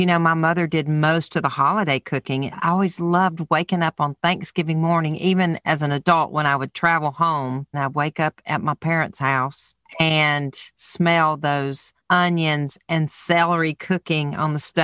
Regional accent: Alabama, United States; Oh, I'm from Alabama. Of course, I know what the pink stuff is

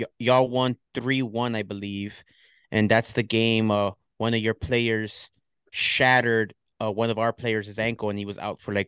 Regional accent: New York, United States; And I'm a New Yorker. You walk everywhere.

